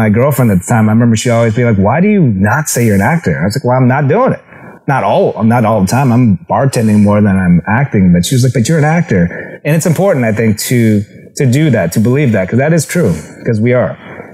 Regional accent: Canada; And I remember when I went to university, I'm Canadian.

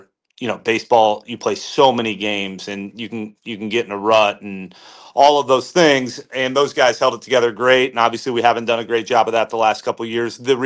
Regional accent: Iowa, United States; I grew up in Iowa. I can maneuver a snow shovel.

